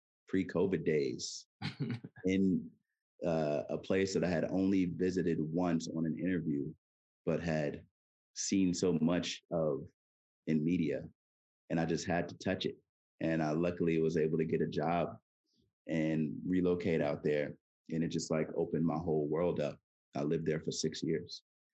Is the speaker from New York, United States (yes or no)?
yes; Queens, New York, United States; what I was doing in elementary school when I was growing up in Queens.